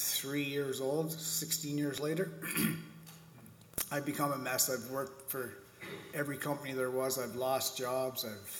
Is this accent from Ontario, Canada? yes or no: no; Edmonton, Alberta, Canada; born there; 46 years old. I was born in Edmonton, Alberta. At the age of two, I was adopted by my great aunt.